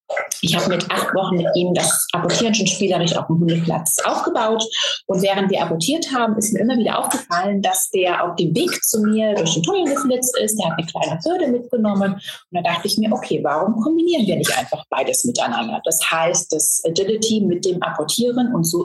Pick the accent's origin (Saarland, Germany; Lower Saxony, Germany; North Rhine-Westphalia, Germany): North Rhine-Westphalia, Germany; Brühl; Ich habe selber eine Hundeschule, die heißt Mein Hund Kann und ich komme aus Brühl in der Nähe vom Phantasialand.